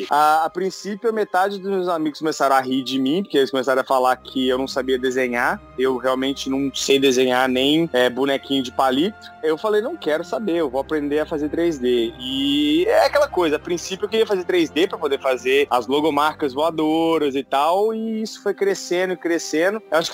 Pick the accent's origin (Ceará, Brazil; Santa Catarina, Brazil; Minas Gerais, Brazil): Minas Gerais, Brazil; Belo Horizonte; moved away; Eu sou mineiro, de Belo Horizonte, atleticano.